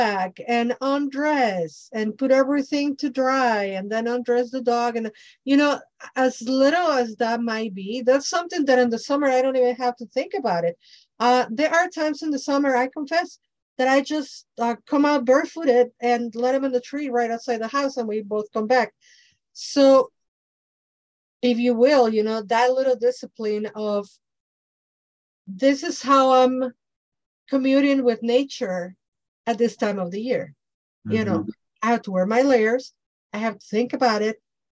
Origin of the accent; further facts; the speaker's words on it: Mexico City, Mexico; now in Chicago, United States; Because I grew up in Mexico, which is tropical, Mexico City. The coldest I ever felt was 40. 40 was the coldest I ever felt in Mexico.